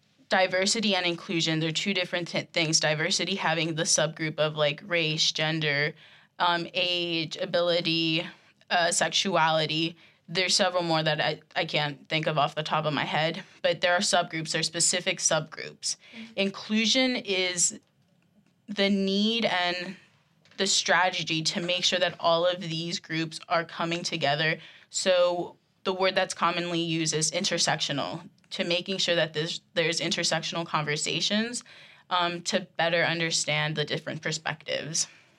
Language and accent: English; Gettysburg, Pennsylvania, United States; Because I'm from Gettysburg. Gettysburg's really white.